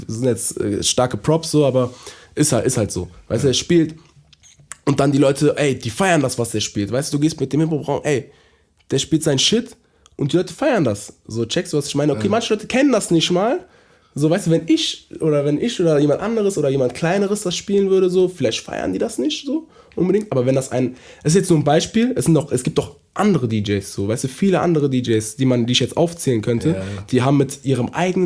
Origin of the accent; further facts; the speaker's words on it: Düsseldorf, North Rhine-Westphalia, Germany; in Düsseldorf, so wo ich herkomme, Düsseldorf NRW